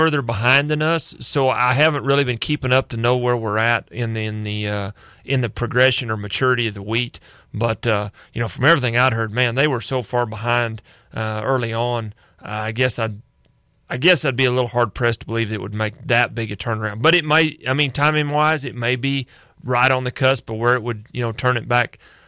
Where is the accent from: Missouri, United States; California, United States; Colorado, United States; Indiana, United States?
Missouri, United States; You know, I'm originally from Missouri